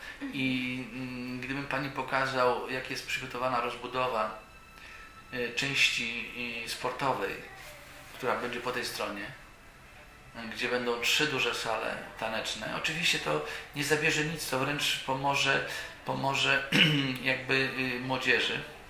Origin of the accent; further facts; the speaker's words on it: Elbląg, Warmian-Masurian Voivodeship, Poland; Ja mówię to do pana jako Elblążanin. Ten obiekt zostanie w Elblągu.